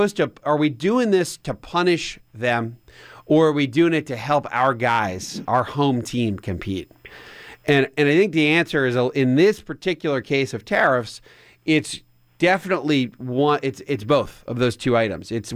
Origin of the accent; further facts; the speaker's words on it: Coatesville, Pennsylvania, United States; my hometown Lucan Steel Company from the town of Coatesville, Pennsylvania, where I grew up.